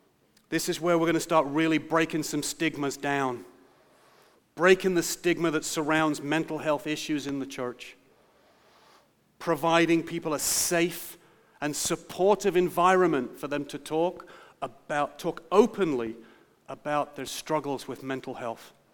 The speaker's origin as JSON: {"language": "English", "region": "Kentucky", "country": "United States", "accent": "Kentucky", "said": "I've got to make sure you've got to state that with my strong Kentucky accent, right?"}